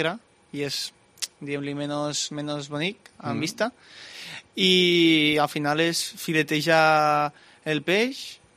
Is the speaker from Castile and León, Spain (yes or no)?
no; Catalonia, Spain; A veure, vinc del Delta de l'Ebre...